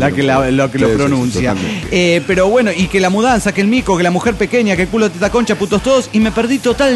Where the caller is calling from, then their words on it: Parral, Chihuahua, Mexico; reportándome desde Parral, Chihuahua.